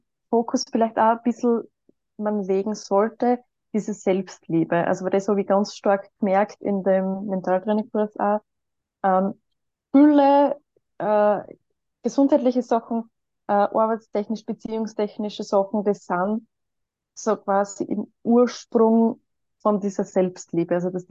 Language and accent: German; Weiz, Styria, Austria; ich komme aus Weiz, bin 33 Jahre alt